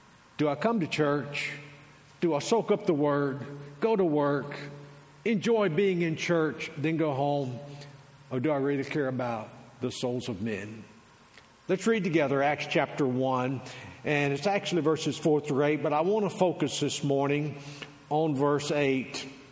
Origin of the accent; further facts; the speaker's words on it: Arkansas, United States; I grew up in South Central Arkansas between El Dorado and Crossett.